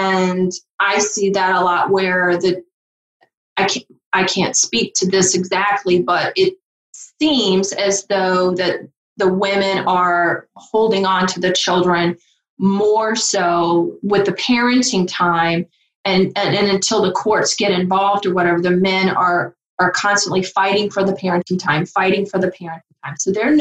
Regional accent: the South, United States; accent: Southern; this is where my Southern accent's going to come in, right?

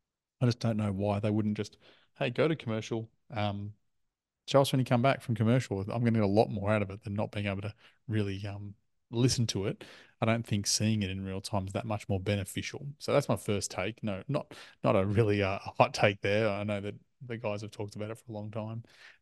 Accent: Australia; now in United States; And it is quite weird being an Australian and having very different experience, we'll call it.

